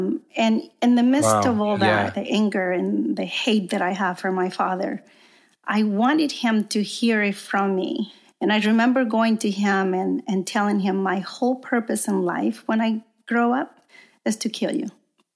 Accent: Matehuala, San Luis Potosí, Mexico; Well, yeah, I grew up in Mexico and in a small town called Matehuala. It's in the center of Mexico. So it's nothing like the border.

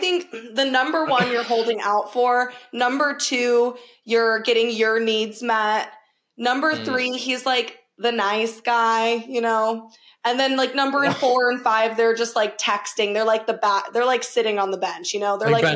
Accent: Arizona, United States; I've born and raised in Arizona, so I've never dealt with like the going home for the holidays. I am home, you know?

